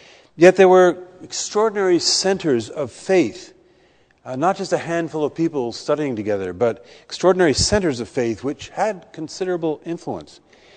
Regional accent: Paris, Île-de-France, France; I grew up in Paris, and I don't remember this as a child.

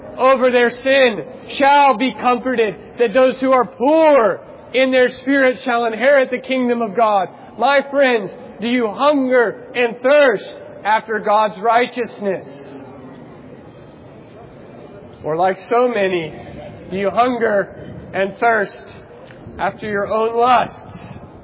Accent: United States; I'm from America, and I'm here to come.

